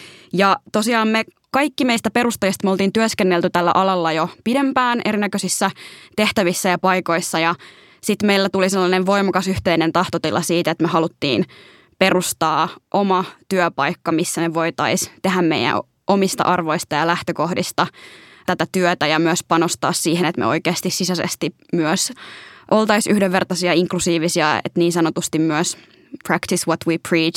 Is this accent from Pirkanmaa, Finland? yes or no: yes; Tampere, Pirkanmaa, Finland; accent: Tampere dialect; now in Helsinki, Finland; mä oon siis mixed race -identifioituva Tampereella syntynyt. Nyt mä en tiedä, rupeeko mun Tampereen murre tästä paistaa läpi, mutta siis Tampereelta loud and proud kotosin ja Helsingissä nyt noin 4 vuotta asunut, eli mä muutin aika lailla niin kuin maisterivaiheen lopussa sitten tänne